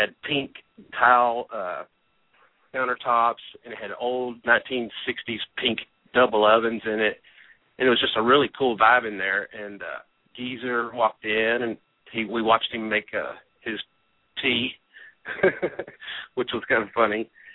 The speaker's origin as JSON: {"language": "English", "town": "Los Angeles", "region": "California", "country": "United States", "said": "from Los Angeles, California."}